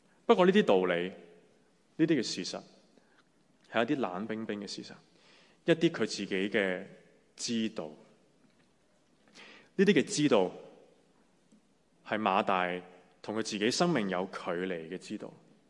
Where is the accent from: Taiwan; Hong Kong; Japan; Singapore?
Hong Kong; 我想我們香港人更加容易明白，香港人我們都很實際。